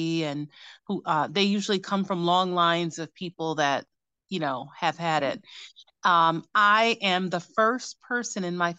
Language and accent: English; Cleveland, Ohio, United States; Well, I am from Ohio, born and raised in Cleveland.